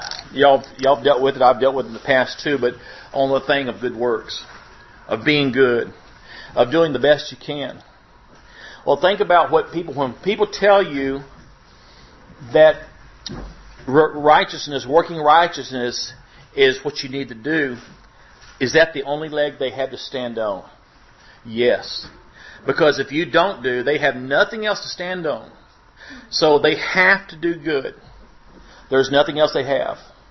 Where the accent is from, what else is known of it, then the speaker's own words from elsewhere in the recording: San Marcos, Texas, United States; I'm from San Marcos, Texas, soon to be Fort Worth, Arlington, Dallas, Texas